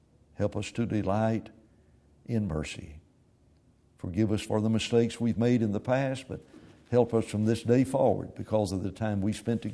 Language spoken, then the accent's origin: English; Alabama, United States; I belong to Christ. I'm an Alabamian. That's where I'm from. I'm a Christian. I'm from Christ.